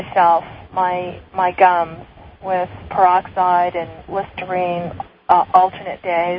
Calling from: Tucson, Arizona, United States; I'm calling from Tucson, Arizona.

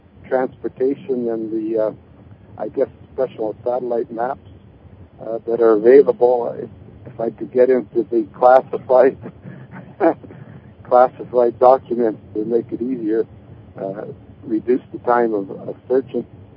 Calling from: Canada; I'm just north of Montana in the Rocky Mountains here, so...

